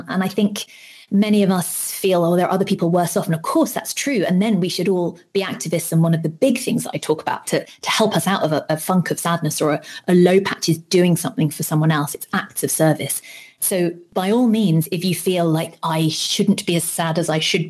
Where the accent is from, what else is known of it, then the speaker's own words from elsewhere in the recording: United Kingdom; I'm British